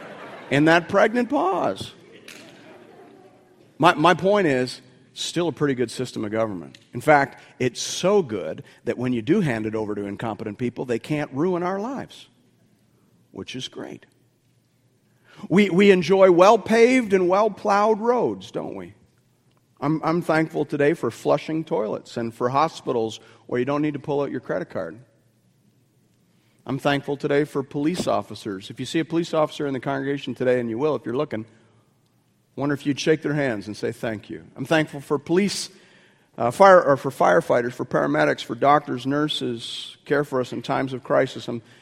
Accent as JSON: {"language": "English", "country": "Canada", "said": "we're Canadian"}